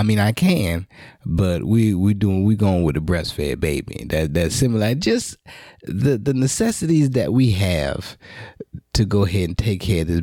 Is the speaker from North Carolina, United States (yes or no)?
no; New Orleans, Louisiana, United States; Yeah, and I'm coming from New Orleans. We don't normally get 20 degree weather and shit.